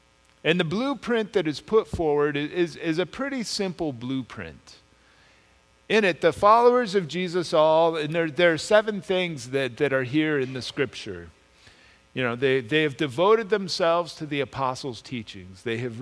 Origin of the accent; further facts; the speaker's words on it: United States; I am American through and through and I like my stuff.